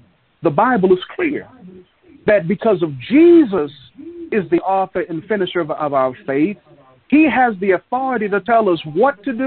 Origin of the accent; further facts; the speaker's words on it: Texas, United States; When I was growing up in West Texas, there would be the occasion when I was younger where I'd have instructions by my father to go to the convenience store and get a loaf of bread.